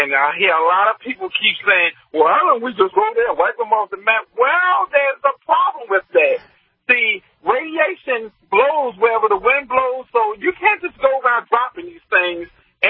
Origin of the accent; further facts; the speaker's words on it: Texas, United States; especially the people back in Texas, my home state?